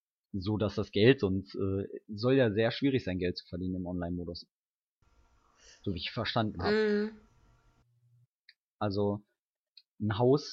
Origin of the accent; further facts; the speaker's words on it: China; German is a second language; Ich habe eine Xbox 360 in China. Wow. Ich als Chinese mag